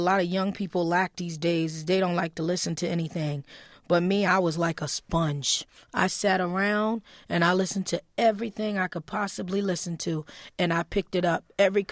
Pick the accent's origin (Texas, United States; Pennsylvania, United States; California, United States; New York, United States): New York, United States; Harlem; Well, I grew up in Harlem in the middle of the hip-hop era.